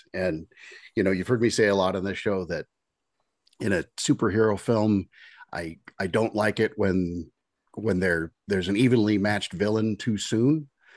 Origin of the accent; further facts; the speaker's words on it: Brooklyn, New York, United States; I'm a kid from Brooklyn.